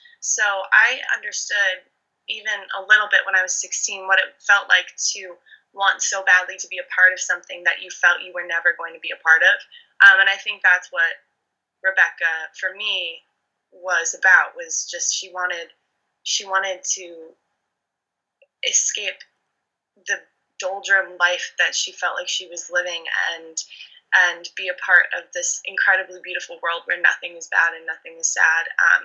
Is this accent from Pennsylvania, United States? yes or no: no; Illinois, United States; Because growing up, I grew up in Illinois. I didn't even grow up in Chicago. I grew up north of the city. So I grew up in a small town